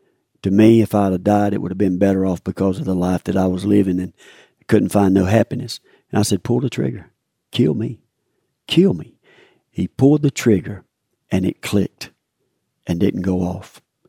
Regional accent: Stedman, North Carolina, United States

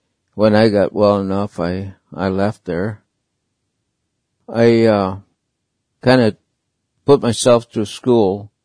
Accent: United States; I am from the Navajo Nation.

